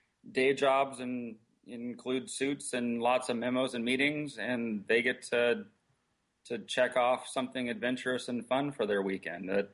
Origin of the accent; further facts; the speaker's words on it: California, United States; moved away as an adult; also born or lived in Hawaii; now in Washington, United States; No, I'm Hawaiian born and Southern California raised.